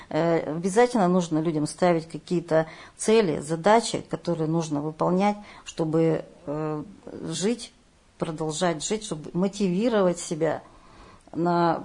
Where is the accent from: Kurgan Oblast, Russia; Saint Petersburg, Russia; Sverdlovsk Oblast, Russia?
Sverdlovsk Oblast, Russia; Nizhny Tagil; думаешь о том, что они все-таки давали мощь и славу моему родному городу.